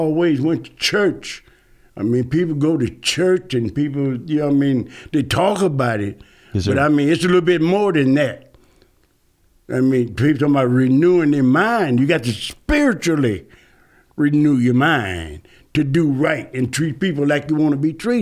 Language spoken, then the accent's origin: English; Waterloo, Iowa, United States; I'm from Waterloo, Iowa, and that's the Kansas City area.